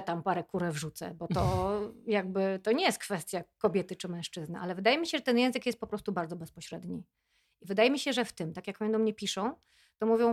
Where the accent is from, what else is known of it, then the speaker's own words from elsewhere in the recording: Gdańsk, Pomeranian Voivodeship, Poland; Jestem z Gdańska